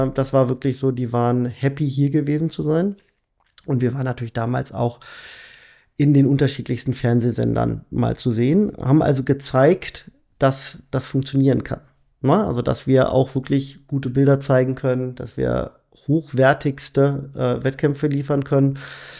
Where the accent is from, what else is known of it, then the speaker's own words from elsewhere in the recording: Barsinghausen, Lower Saxony, Germany; mittlerweile 54 Jahre, komme aus Basinghausen, aber auch gebürtig aus der Region, geboren in Hildesheim, also ein hannoversches Gewächs.